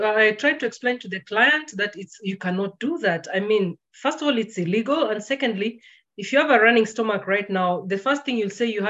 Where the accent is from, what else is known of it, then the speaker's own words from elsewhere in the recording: Kenya; But the person just assumes that this is a Kenyan, and me being a Kenyan, Ebu, I can also bring in food from a Chinese restaurant.